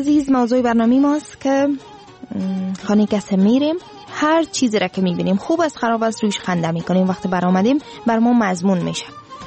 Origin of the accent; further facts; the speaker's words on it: Afghanistan; قسمی که ما میگیم ما افغان هستیم